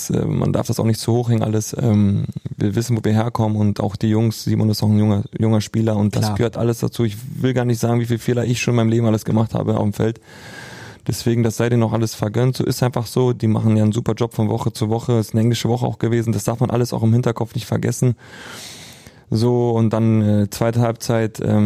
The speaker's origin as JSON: {"language": "German", "region": "North Rhine-Westphalia", "country": "Germany", "said": "Wir kommen aus dem Ruhrpott, ne, oder?"}